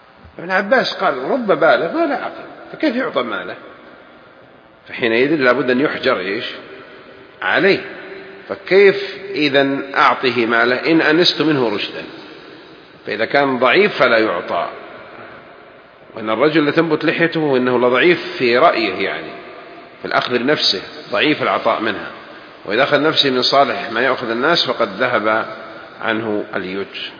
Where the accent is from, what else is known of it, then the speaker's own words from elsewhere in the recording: Hejaz, Saudi Arabia; أما عندنا بالحجاز يقول أنا حمقي.